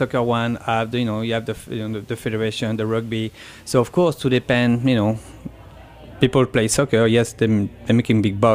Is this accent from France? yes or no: yes; French Alps, France; English is a second language; Well, actually, I'm from the Alps, I'm the southeast.